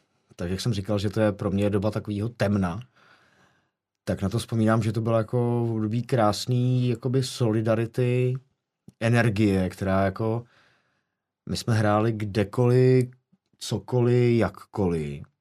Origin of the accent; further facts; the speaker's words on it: Ostrava, Moravian-Silesian Region, Czechia; moved away; když jsem odcházel z Ostravy, nebo tím, že jsem v Ostravě vyrostl a ty města jsou si velmi podobný.